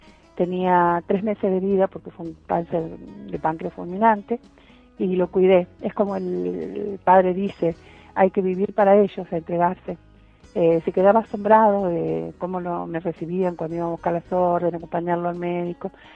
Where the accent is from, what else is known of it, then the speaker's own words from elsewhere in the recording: La Plata, Buenos Aires Province, Argentina; soy de La Plata … de acá de La Plata, cordobesa.